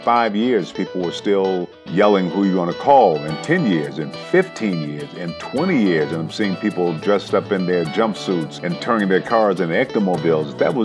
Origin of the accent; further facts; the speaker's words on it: Michigan, United States; moved away as an adult; now in Los Angeles, United States; I'm from Michigan and was having marital difficulties, left school, got possession of the kids, came out to California. I've been mostly based in Los Angeles